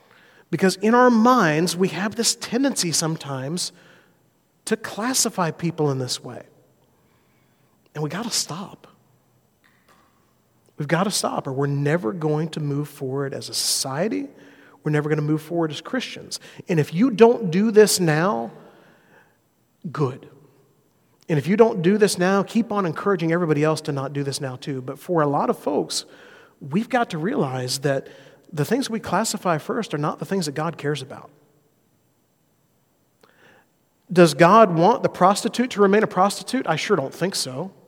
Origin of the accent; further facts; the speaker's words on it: Alabama, United States; Where I grew up in South Alabama, that's the first thing that would have been said.